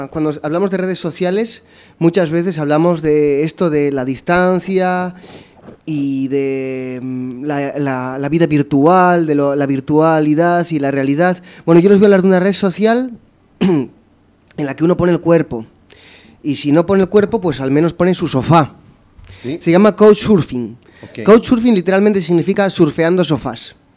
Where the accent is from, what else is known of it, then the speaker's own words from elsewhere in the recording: Oviedo, Asturias, Spain; Yo tengo experiencia de ingleses que han visitado la ciudad donde yo soy originario, de Oviedo